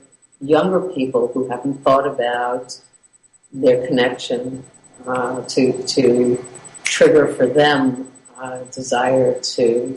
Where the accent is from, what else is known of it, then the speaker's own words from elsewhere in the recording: United States; It speaks to my experience as an American Jewish woman. It speaks to my experience as an international Jewish individual.